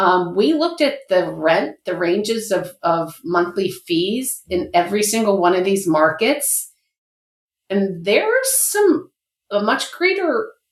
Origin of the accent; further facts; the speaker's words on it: Lancaster, Pennsylvania, United States; you know, I'm from Pennsylvania, you know, the Pennsylvania market, I'm from Lancaster, PA.